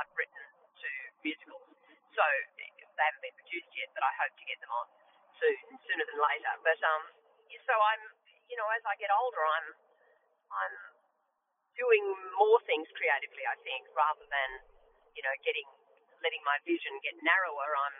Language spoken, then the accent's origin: English; Brisbane, Queensland, Australia; now in Sydney, Australia; I was born in Brisbane. I came to Sydney in the early 70s